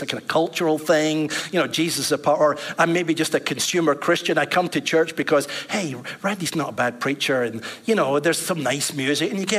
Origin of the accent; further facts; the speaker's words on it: Scotland, United Kingdom; I come from Scotland.